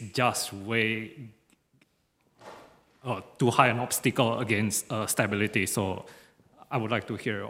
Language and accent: English; Singapore; at least from where I came from, I came from Singapore, and it is an ultra-pragmatic society